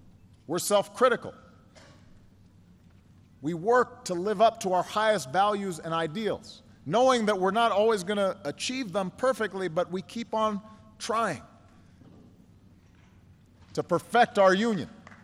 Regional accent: Chicago, Illinois, United States; My hometown of Chicago was infamous for Al Capone

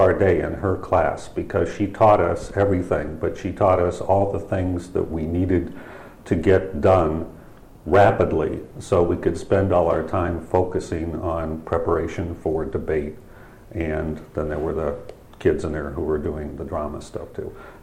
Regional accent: Ohio, United States; First of all, having been born and raised in Ohio, it was a different state

